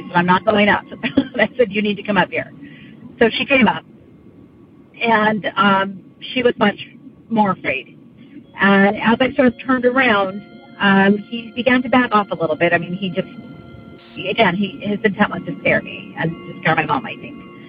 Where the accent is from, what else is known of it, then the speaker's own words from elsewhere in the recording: California, United States; And we live in the Sacramento County, but we're from the Central Valley.